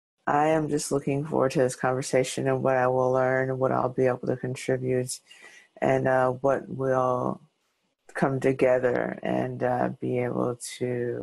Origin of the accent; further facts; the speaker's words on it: Louisiana, United States; also born or lived in Houston / Dallas; now in San Francisco, United States; I am in San Francisco. I grew up in Louisiana and came here by way of Houston and Dallas.